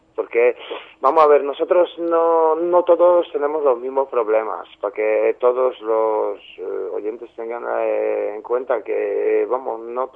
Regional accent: Poland; now in Spain; Soy de Polonia.

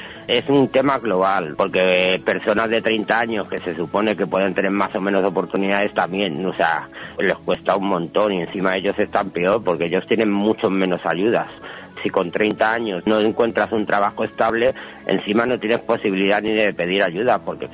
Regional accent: Madrid, Community of Madrid, Spain; Yo soy de Carabanchel.

